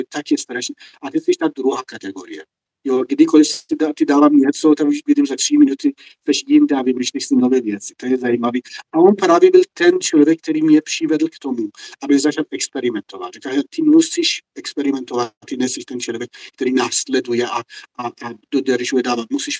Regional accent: Iran; born or raised there; Czech is a second language; also born or lived in Tehran

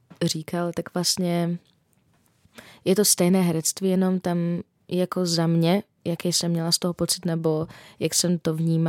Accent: Slovakia; Czech is a second language; čeština není úplně můj primární jazyk. Já jsem Slovenka.

